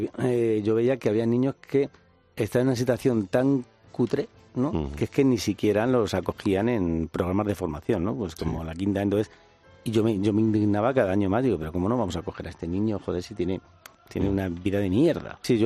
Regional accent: Madrid, Community of Madrid, Spain; Yo soy un joven de Vallecas

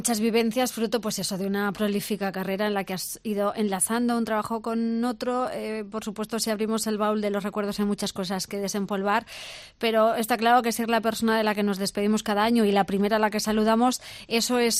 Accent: Castilla-La Mancha, Spain; Es mi tierra, sé que te va muy bien.

